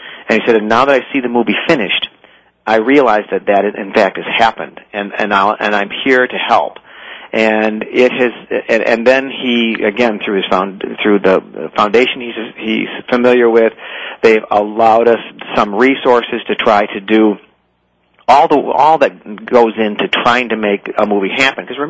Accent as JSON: {"language": "English", "town": "Detroit", "region": "Michigan", "country": "United States", "said": "is that, again, I'm this guy from Detroit."}